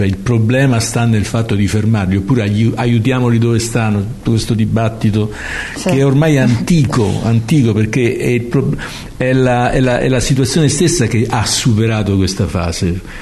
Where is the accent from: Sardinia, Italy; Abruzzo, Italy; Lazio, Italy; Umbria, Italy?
Lazio, Italy; Rome; io non sono originario di Trastevere, però a Trastevere ho passato gli anni della mia giovinezza